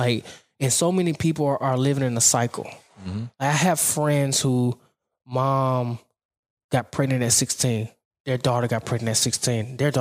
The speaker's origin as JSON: {"language": "English", "town": "Chattanooga", "region": "Tennessee", "country": "United States", "tie": "born or raised there", "said": "I grew up in Highland Park before it was what it is now. And I grew up around gangbangers and, you know, bad situations."}